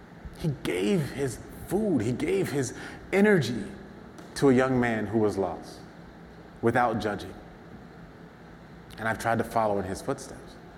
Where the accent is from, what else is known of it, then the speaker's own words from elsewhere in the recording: Baltimore, Maryland, United States; See, I'm from Baltimore City. So before I went to Orlando and then Judson and these safe little suburban communities, I grew up in a community where every single day I had to protect myself.